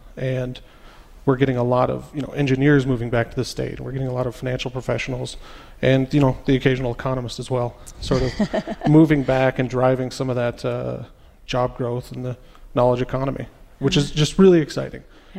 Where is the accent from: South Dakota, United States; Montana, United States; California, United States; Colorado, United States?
South Dakota, United States; I grew up in South Dakota. I have real ties to the area and wanted to come back for a while.